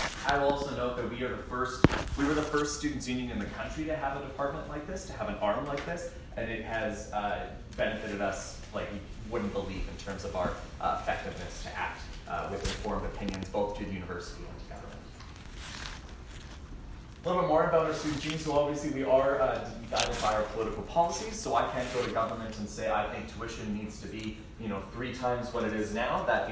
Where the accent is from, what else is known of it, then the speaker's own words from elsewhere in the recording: Calgary, Alberta, Canada; like I'm from Calgary